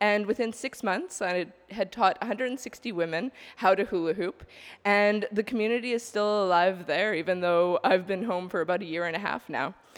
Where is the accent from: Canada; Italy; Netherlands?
Canada; Winnipeg, Manitoba; I'm from Winnipeg, Canada.